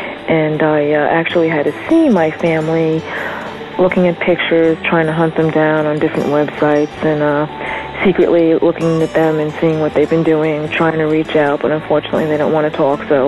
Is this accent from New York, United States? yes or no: yes; New York, United States; I am from New York, Long Island to be exact.